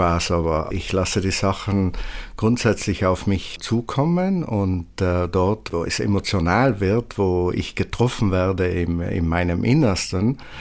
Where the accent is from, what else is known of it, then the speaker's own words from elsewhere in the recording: Czechia; German is a second language; also meine Heimat